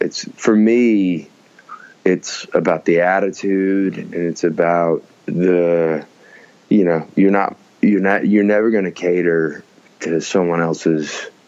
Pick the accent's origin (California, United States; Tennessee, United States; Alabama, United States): Alabama, United States; Birmingham; So for me, you know, growing up in Birmingham and being an Alabamian, you know, it's just somebody, you can't help but get touched by the culture, and especially the Southern culture of it